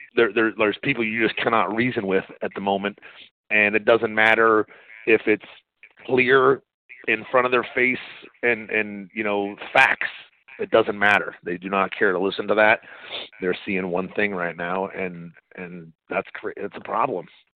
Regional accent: Huntington Beach, California, United States; also born or lived in Compton; I was born in Compton. I didn't grow up there, but I grew up in Huntington Beach. But my family all lived in Compton for 69 years.

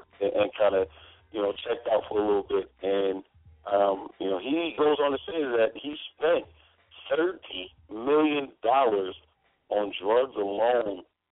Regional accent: the South, United States; being from the South, also, and you know, growing up in the South

